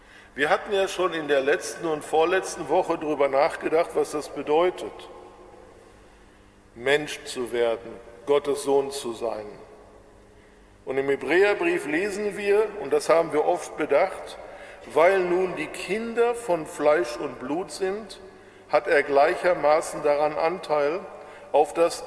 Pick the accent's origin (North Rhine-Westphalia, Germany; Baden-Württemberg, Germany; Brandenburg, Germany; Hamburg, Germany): North Rhine-Westphalia, Germany; Bochum; ich bin gebürtig aus Nordrhein-Westfalen, aus Bochum. Und manchmal hört man das auch, ohne dass ich das wünschte, dass man es hört, aber komme eben aus dem Ruhrgebiet.